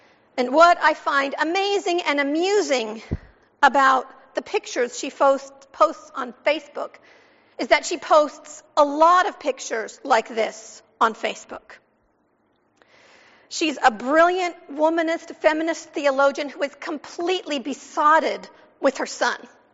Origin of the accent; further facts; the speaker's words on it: Gary, Indiana, United States; in my hometown of Gary, Indiana, under circumstances that to this day don't make sense to me.